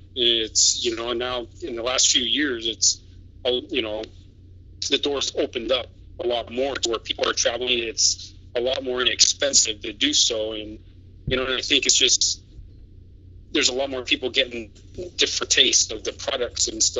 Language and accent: English; California, United States; also born or lived in Oregon; now in Spain; You know, I grew up in California. And I didn't get into microbrews until I actually moved to Oregon.